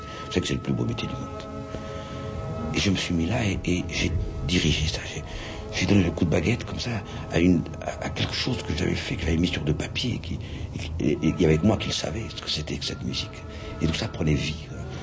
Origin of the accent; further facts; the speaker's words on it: Monaco; Moi, je suis monégasque.